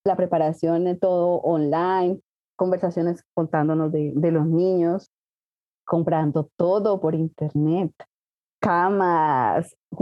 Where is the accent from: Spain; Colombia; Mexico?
Colombia; moved away as an adult; now in Chile; Yo soy colombiana, yo me vine a Chile a estudiar